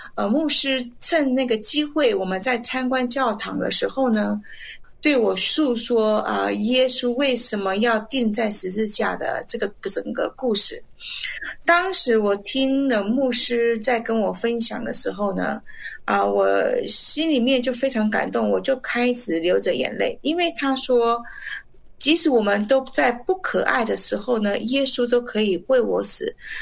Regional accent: Taiwan; now in Canada; 我现在目前是住在加拿大，但是其实呢，我是在台湾土生土长的哈，一直在这个台湾的环境下呢，大部分就是在拜鬼神的这个环境下长大

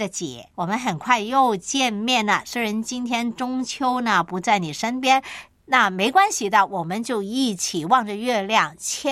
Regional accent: China; 因为我们中国人呢，一个家庭可以散居各地啊

